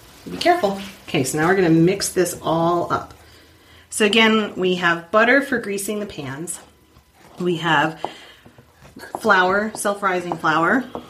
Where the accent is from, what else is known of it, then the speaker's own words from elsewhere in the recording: Amish country, United States; I'm from Amish country, the way they make pretzels, right?